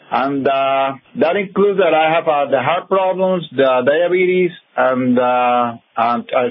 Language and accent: English; Puerto Rico; English is a second language; I'm from Puerto Rico, and I'm trying to do my best with my English.